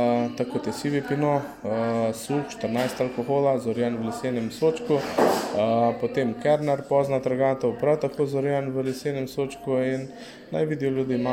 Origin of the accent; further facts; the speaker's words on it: Ručetna vas, Southeast Slovenia, Slovenia; Sicer smo mi res iz Ručetne vasi, smo res čisto na meji za semško občino.